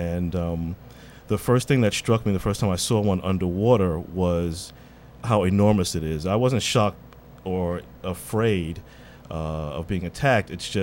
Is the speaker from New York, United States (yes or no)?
yes; Bronx, New York, United States; I was born and raised in the Bronx, and you know, most kids born and raised in the Bronx don't have an interest in marine biology or sharks.